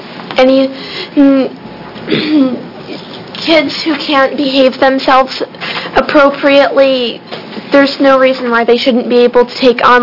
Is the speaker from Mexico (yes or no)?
no; Grants Pass, Oregon, United States; I'm from Grants Pass. I am a 14-year-old early entry student at Southern Oregon University.